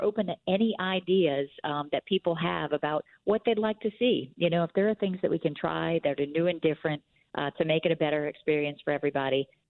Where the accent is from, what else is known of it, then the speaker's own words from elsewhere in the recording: Louisiana, United States; I'm born and raised in Jefferson Parish. I remember my mom and dad taking me to the parade.